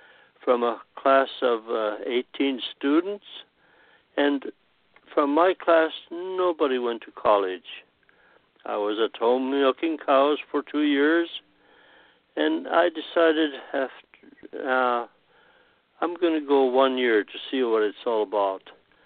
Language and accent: English; Naselle, Washington, United States; I grew up in Nassau, Washington, small town in southwest Washington State. And it was basically, when I was young, it was basically a Finnish community with three Finnish churches, Congregational, Lutheran, and Assembly of God.